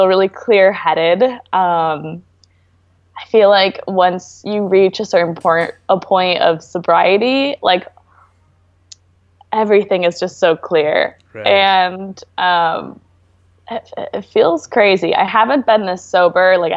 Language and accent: English; Michigan, United States; I grew up in the Midwest. A little bit about where I'm from, it's like a wealthier suburb of Detroit.